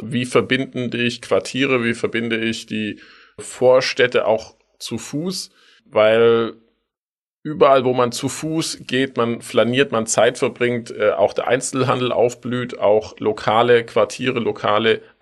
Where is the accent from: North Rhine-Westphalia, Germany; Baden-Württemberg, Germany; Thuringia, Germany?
Baden-Württemberg, Germany; Tübingen; Ich bin in Tübingen aufgewachsen, da gab es den 5-Minuten-Bus-Takt und wir sind nur Bus gefahren.